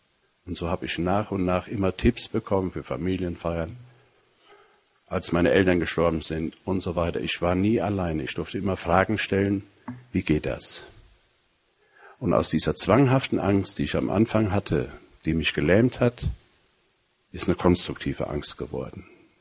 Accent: Siegen, North Rhine-Westphalia, Germany; ich komme aus Siegen ursprünglich.

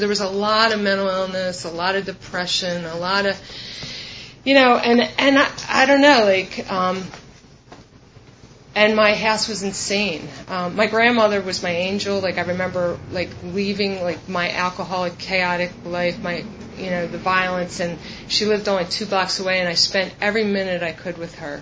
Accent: Philadelphia, Pennsylvania, United States; I'm from Pennsylvania. I'm a Philly chick. Anybody that knows me knows it. Yo. I was born in, just on the outskirts of Philly.

